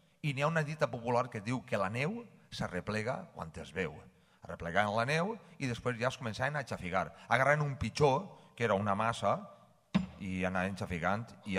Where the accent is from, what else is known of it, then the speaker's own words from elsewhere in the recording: Xàtiva, Valencian Community, Spain; del meu poble no, jo sóc de ciutat, Ocó. Jo sóc d'Aixàtiva, de la ciutat d'Aixàtiva.